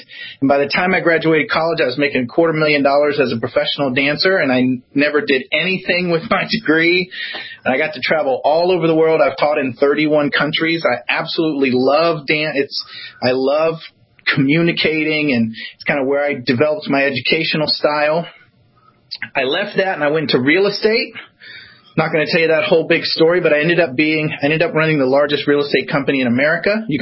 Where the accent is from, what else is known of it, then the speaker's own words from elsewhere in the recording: Florida, United States; I grew up in Florida. I grew up in the redneck part of Florida. I'm a very proud American.